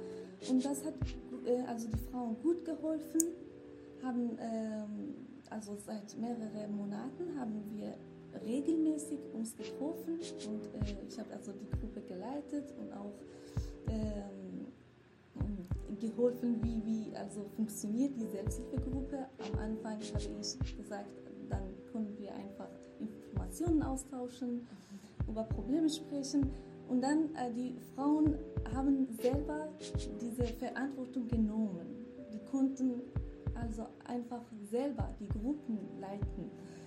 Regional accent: Kurdistan, Iran; German is a second language; now in Germany; ich komme aus dem Iran, Nordwest, aus Kurdistan. Und seit ungefähr 8 Jahren bin ich in Deutschland. Also, seit 8 Jahren mit meinem Mann in Deutschland.

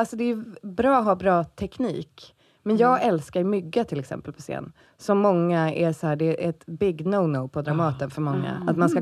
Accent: Härnösand, Västernorrland County, Sweden; Och det är kanske lite dialektalt för att jag kommer från Härnösand.

